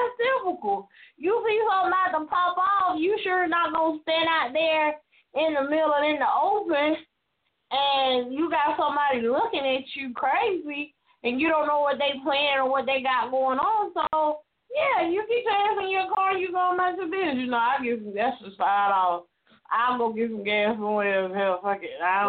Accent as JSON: {"language": "English", "town": "Atlanta", "region": "Georgia", "country": "United States", "said": "I don't have to make it good because I'm from there. I'm from Georgia. I'm from Atlanta."}